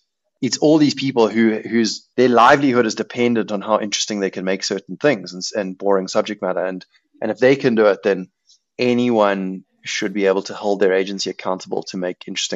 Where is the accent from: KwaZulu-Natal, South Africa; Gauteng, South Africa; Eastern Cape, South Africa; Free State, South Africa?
KwaZulu-Natal, South Africa; Durban; accent: Durban; I think it's my Durban accent coming through, Mike.